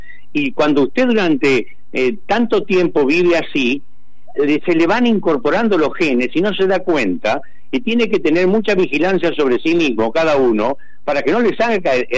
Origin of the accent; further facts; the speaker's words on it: Entre Ríos, Argentina; Yo me acuerdo una anécdota cuando en mi pueblo Entre Ríos estaban instalando los semáforos